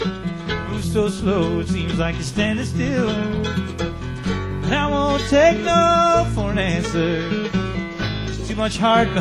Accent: Boulder, Colorado, United States; I come from Boulder, Colorado

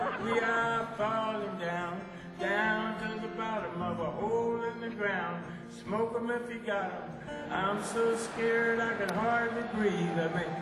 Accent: Chicago, Illinois, United States; because he grew up in Kentucky, and we grew up in Chicago, west side of Chicago.

